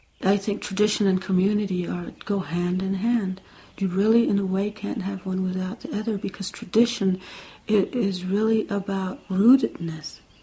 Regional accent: Santa Clara Pueblo, New Mexico, United States; I was born in 1939 in Santa Clara Pueblo, and I grew up with my great-grandmother there, right in the middle of the Pueblo.

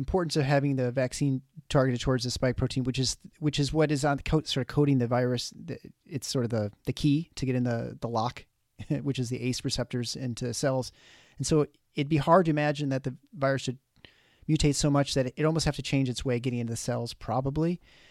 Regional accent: Canada; Yeah, I'm impressed as a Canadian that you got the Fahrenheit there too.

